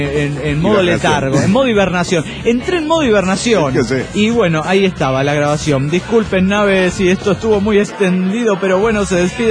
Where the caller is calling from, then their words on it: Valencia, Carabobo, Venezuela; Yo soy de Valencia, Venezuela.